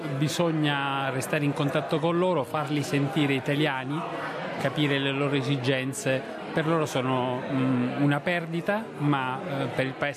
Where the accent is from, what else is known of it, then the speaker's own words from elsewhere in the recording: Madrid, Community of Madrid, Spain; Italian is a second language; also born or lived in Brazil / Argentina; now in Australia; Dunque, io vengo da Madrid, Spagna, che mi ha accolto e coccolato tanto, come sicuramente farà anche l'Australia. Ho vissuto anche in altri paesi latinoamericani, ho vissuto per 5 anni in Brasile e 4 anni in Argentina.